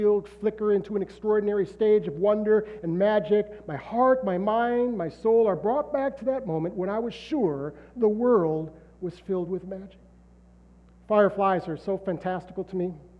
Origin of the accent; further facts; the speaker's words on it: Canton, Michigan, United States; I'm from Canton, Michigan, just outside of Detroit, where we like ordinary traditions like watching the Detroit Lions lose every Thanksgiving Day.